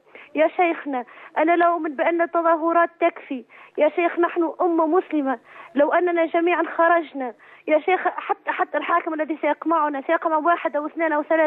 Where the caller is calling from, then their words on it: Tunisia